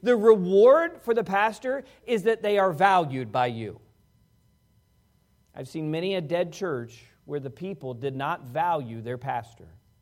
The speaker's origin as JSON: {"language": "English", "region": "Washington, D.C. area", "country": "United States", "tie": "born or raised there", "said": "I grew up outside of Washington, D.C."}